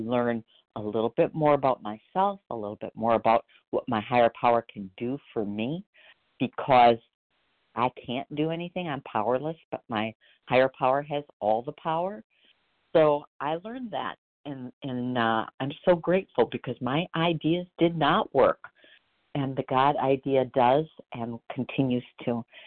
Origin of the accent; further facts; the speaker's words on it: Wisconsin, United States; I'm from Wisconsin, by the way.